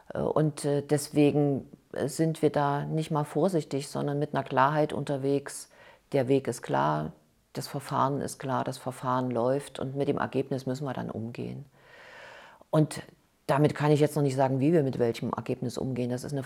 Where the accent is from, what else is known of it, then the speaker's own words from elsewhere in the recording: Thuringia, Germany; ich komme aus Westthüringen